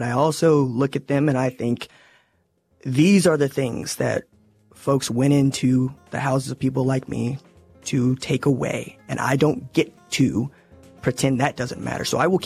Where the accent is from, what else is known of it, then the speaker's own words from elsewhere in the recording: Oklahoma, United States; Say, bro, I'm from Oklahoma. What we have is rural. We have Oklahoma City. We have Tulsa.